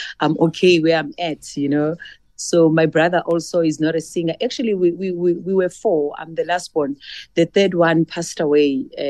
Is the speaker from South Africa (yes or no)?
yes; Hammersdale, KwaZulu-Natal, South Africa; I grew up in Hammersdale, in a small location called Mpumalanga Township. It's between Pietermaritzburg and Pinetown.